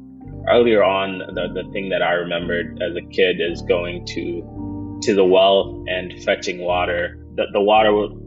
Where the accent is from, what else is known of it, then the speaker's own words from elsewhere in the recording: Kenya; also born or lived in Sudan; I was born in Sudan. I don't have any memories of Sudan, but we moved to Kenya at a refugee camp when I was about like 4 or 5 years old.